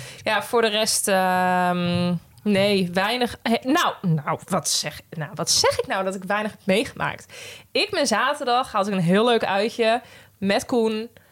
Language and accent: Dutch; Apeldoorn, Gelderland, Netherlands; We komen uit Apeldoorn.